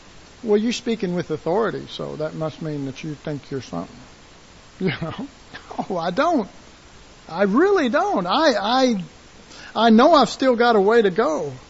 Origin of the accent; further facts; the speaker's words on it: Dallas, Texas, United States; and I was raised that way. I was raised in Oak Cliff.